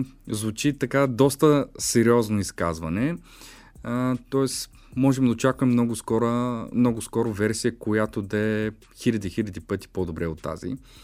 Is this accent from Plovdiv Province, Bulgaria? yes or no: yes; Plovdiv, Plovdiv Province, Bulgaria; примерно за град Пловдив, тъй като съм пловдивчанин.